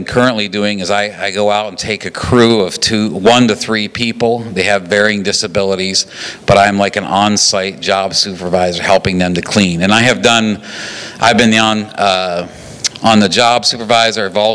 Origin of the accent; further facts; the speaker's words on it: Papua New Guinea; Growing up in New Guinea and working in churches there